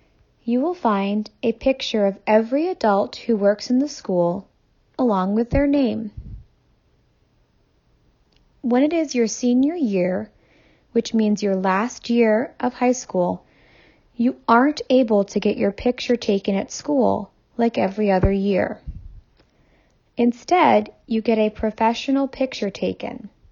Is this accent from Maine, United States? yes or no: yes; Maine, United States; I am from Maine in the United States of America.